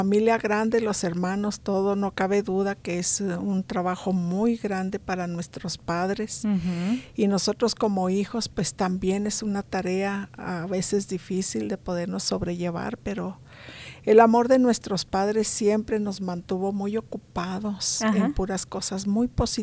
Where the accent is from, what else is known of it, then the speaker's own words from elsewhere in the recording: Chihuahua, Mexico; Yo soy de Chihuahua, Chihuahua, México.